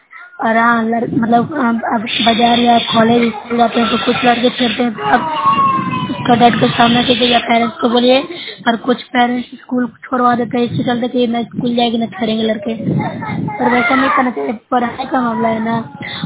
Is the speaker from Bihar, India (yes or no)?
yes; Bihar, India; मैं नौसरा प्रखंड से हूँ, जिला नालंदा से हूँ।